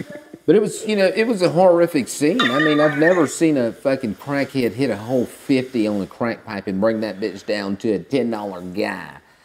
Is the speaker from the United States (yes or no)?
yes; Savannah, Georgia, United States; I was in Savannah. I was in my hometown.